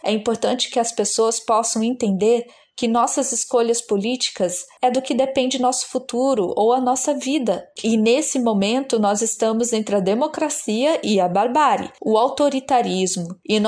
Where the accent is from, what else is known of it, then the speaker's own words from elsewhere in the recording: Maranhão, Brazil; da minha aldeia, de Araribóia